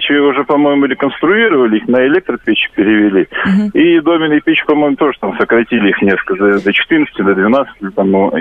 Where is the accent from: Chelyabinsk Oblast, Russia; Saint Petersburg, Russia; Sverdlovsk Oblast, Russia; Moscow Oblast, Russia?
Chelyabinsk Oblast, Russia; Magnitogorsk; born there; Я родился в Магнитогорске.